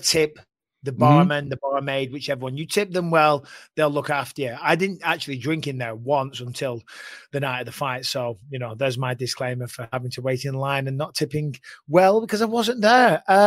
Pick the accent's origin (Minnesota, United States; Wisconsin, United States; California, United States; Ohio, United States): California, United States; I'm from California. It's like 105 degrees right now.